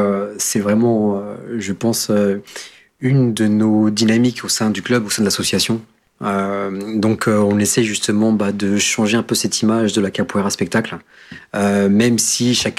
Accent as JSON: {"language": "French", "country": "France", "tie": "born there", "said": "moi, effectivement, je suis né en France, mais je suis issu de la luso-descendance"}